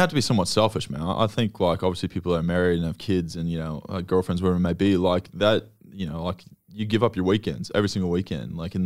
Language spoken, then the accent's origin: English; United States; I think the start, like one of the biggest things, like being American was the stigma that came with it.